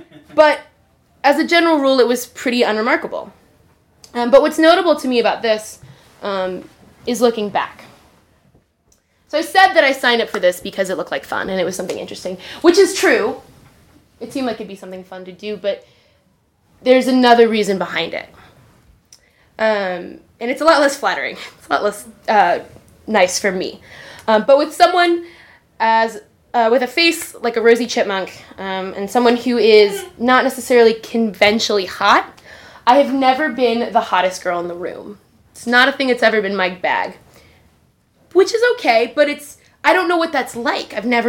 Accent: East Coast, United States; I grew up on the East Coast, and when I got to Chicago, I was stoked about college

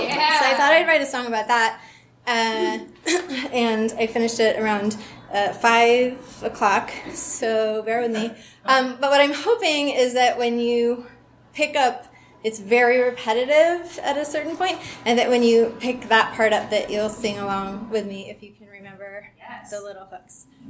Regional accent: Vermont, United States; I felt like I should probably have a lot of stories about being a wild woman of the forest since I grew up in Vermont, but I don't really.

